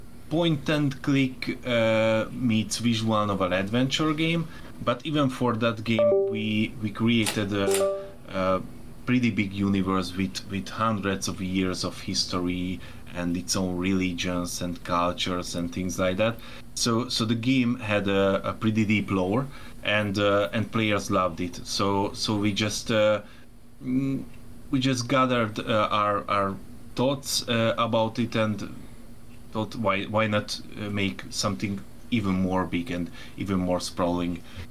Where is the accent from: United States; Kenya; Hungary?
Hungary; We are from Hungary